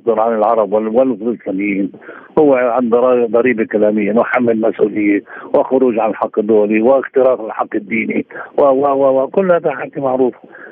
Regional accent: Palestine; يعني نحن كفلسطينيين أصبحنا نعرف ما يجري

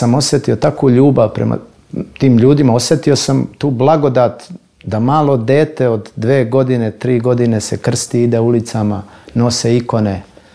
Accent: Montenegro; born there; ja jesam rođen u Crnoj Gori, ja volim Crnu Goru. Jeste ta Crna Gora mala, ali je puna blagodati.

